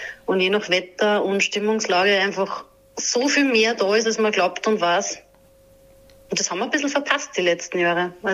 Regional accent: Salzkammergut, Austria; was mir an mein Leben und an meine Heimat und das Gefühl vom Salzkammergut erinnert.

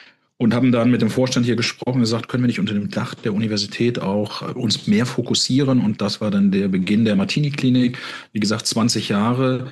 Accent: Rhineland-Palatinate, Germany; Ich bin im Hunsrück aufgewachsen.

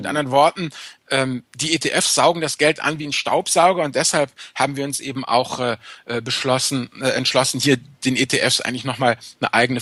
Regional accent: North Rhine-Westphalia, Germany; Ich bin Rheinländer, nicht nordisch.

